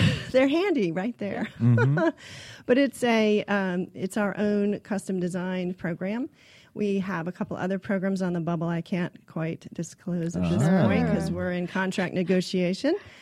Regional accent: Florida, United States; I grew up in Florida, and so as a child, I was constantly going to Disney World

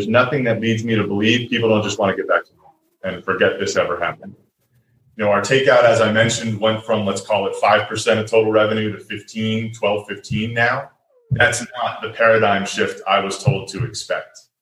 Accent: Roswell, United States; Then I had the opportunity to open a restaurant in my hometown, Roswell, in 2011.

